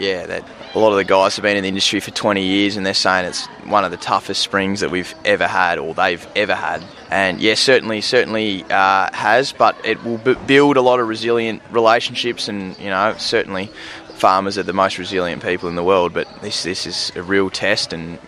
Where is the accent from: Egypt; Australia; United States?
Australia; Longford, Tasmania; now in Launceston, Australia; I'm originally from Longford, Tassie. I now live in Launceston with my family.